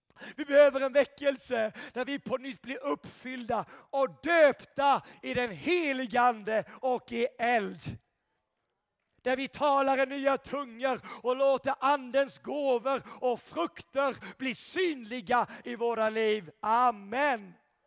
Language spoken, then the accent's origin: Swedish; Småland, Sweden; Jag var en svensk från Småland. Mamma och pappa kom från bondesamhällen, Rudu och Femtinge.